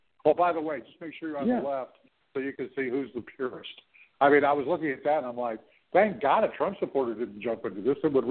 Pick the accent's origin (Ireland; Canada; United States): Canada; I'm not an American. I'm Canadian.